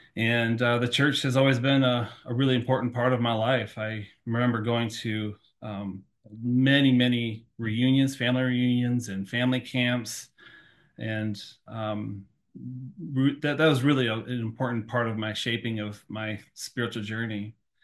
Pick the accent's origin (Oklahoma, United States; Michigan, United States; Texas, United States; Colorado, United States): Michigan, United States; But for sure, like growing up in Michigan, there's nothing that really builds character quite like a Michigan winter.